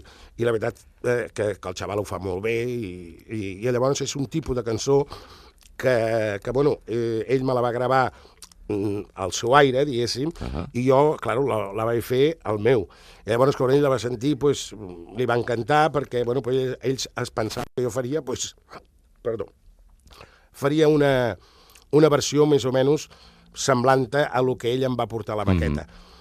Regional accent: Catalonia, Spain; no senyora, jo soc català de pares, avis i besavis, vull dir jo

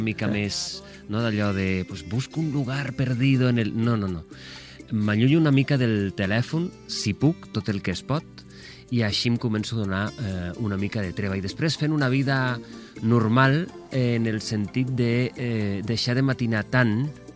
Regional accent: Valencia, Valencian Community, Spain; moved away as an adult; now in Barcelona, Spain; Soc de València, i quan vaig venir a Barcelona a estudiar el primer any de carrera a l'Autònoma

